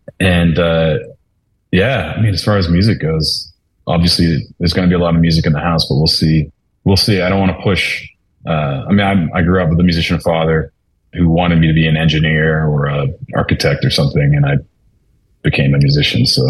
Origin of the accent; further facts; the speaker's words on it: Saskatoon, Saskatchewan, Canada; also born or lived in Australia; I'm known as a guy from Saskatoon, but I was not born in Saskatoon. I was born in Australia, but like if I go to Australia, they think I'm from America when I speak.